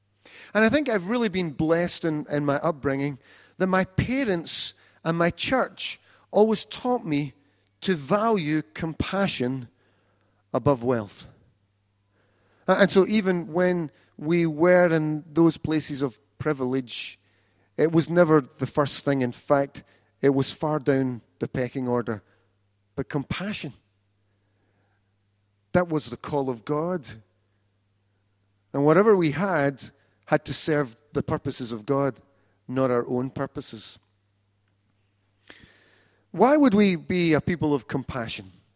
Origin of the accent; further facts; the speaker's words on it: East Kilbride, Scotland, United Kingdom; So I was brought up in East Kilbride and fortunate enough to have a life of relative privilege.